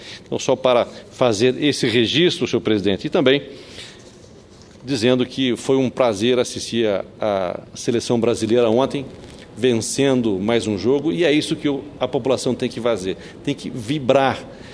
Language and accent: Portuguese; Brazil; E é isso que é a grande expectativa de todos nós, da população brasileira. Nós queremos ver o Hexa campeonato que fique aqui no nosso país.